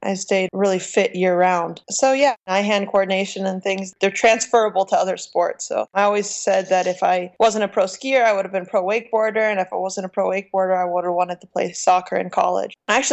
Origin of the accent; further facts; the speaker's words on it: Pennsylvania, United States; Yes, I grew up in Pennsylvania.